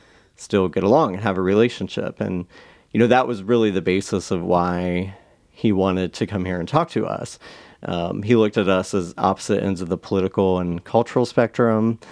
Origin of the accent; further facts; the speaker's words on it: Cowan, Indiana, United States; we left my hometown of Cowan, Indiana.